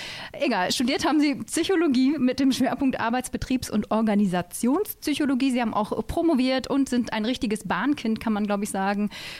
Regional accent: North Rhine-Westphalia, Germany; weil ich komme auch aus Ostwestfalen-Lippe.

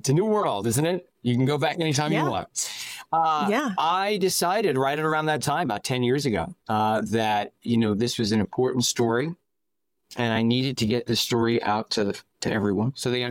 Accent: New York City, New York, United States; now in Florida, United States; I've lived in Manhattan 3 times in my life. I'm from New York City, born and raised.

